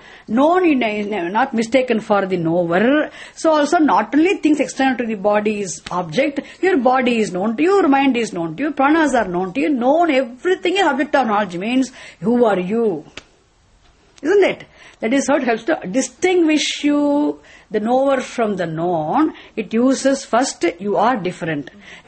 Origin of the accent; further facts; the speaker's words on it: Coimbatore, Tamil Nadu, India; come on, I have come from Coimbatore, I am from India.